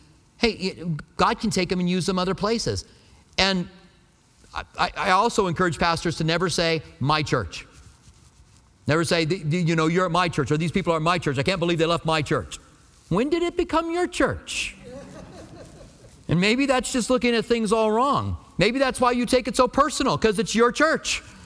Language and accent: English; Albuquerque, New Mexico, United States; moved away as an adult; now in Tucson, United States; I grew up in Albuquerque. I'm like, I don't care if they have palm trees or not. And we came to Tucson and we began to do the study here.